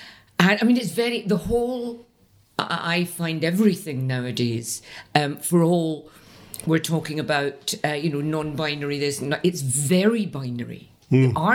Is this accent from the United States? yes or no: no; Paisley, Scotland, United Kingdom; I forget who it was, but I come from Paisley.